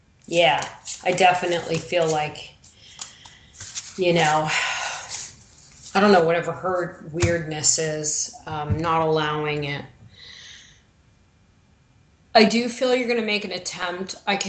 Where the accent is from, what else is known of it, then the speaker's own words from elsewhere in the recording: New York, United States; accent: New York; that was the word of the day for my New York accent. But he does poke me every day about my accent